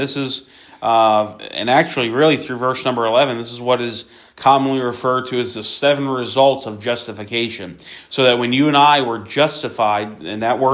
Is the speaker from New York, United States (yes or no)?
no; Philadelphia, Pennsylvania, United States; growing up in Philly